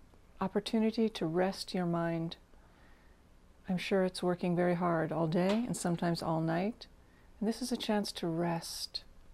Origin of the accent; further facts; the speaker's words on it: United States; Especially if you're American, I might add. And I am American.